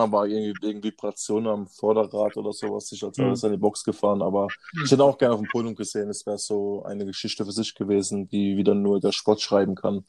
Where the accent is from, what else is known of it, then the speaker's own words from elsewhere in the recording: Schifferstadt, Rhineland-Palatinate, Germany; accent: Kurpfalz dialect; ich bin Kurpfälzer, komme aus Schifferstadt. Das ist der Nähe von Ludwigshafen. Die muss nicht kennen. Mannheim. Kennt ja eigentlich jeder. Ist so das Eck, nennt sich Kurpfalz. Und so ist auch mein Dialekt, wie man auch hört.